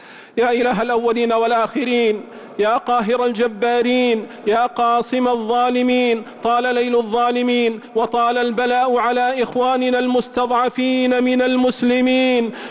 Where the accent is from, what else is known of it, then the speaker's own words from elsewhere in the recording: Saudi Arabia; اللهم احفظ بلادنا المملكة العربية السعودية